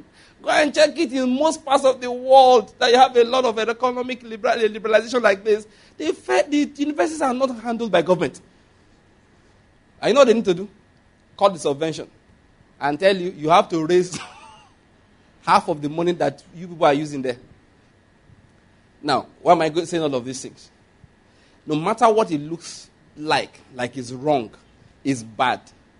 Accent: Ondo, Nigeria; because I come from Ondo State where there's a lot of cash crop, you know, cocoa, there's plenty of it there.

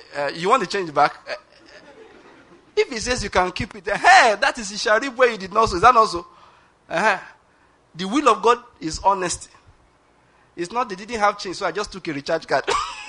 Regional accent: Ondo, Nigeria; I realize that my wife is from Delta State and I'm from Ondo State.

